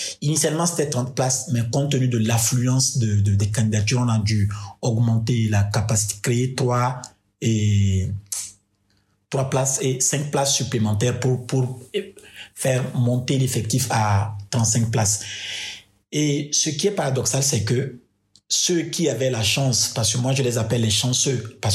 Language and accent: French; Togo; Je leur ai dit que j'étais doctorant, je venais du Togo.